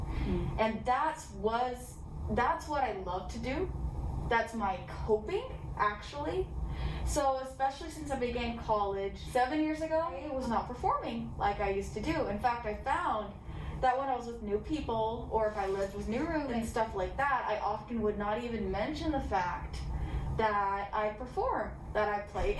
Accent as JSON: {"language": "English", "town": "Oklahoma City", "region": "Oklahoma", "country": "United States", "said": "So I'm from the Oklahoma City area in Oklahoma. I technically live in Edmond, Oklahoma."}